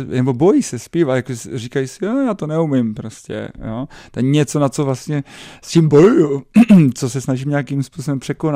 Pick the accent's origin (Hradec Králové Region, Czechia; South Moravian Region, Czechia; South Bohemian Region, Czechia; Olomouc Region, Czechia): South Bohemian Region, Czechia; Sezimovo Ústí; accent: Ostrava; i když jsem teda ze Sezimova Ústí.